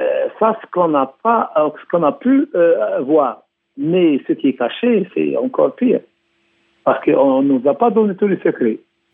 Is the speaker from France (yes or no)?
no; Algeria; Parce que chez nous, en Algérie, en 1962